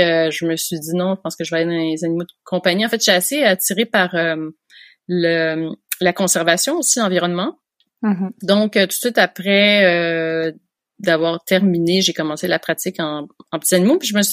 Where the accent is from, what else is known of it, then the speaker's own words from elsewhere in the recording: Montreal, Quebec, Canada; puisque j'aime la campagne, j'ai grandi à Montréal